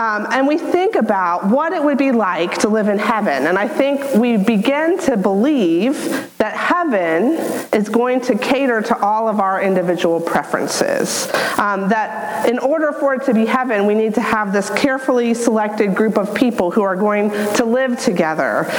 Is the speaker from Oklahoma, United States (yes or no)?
no; Circleville, Ohio, United States; and for me growing up in Circleville, it may seem odd to talk about a city as the ideal place to live.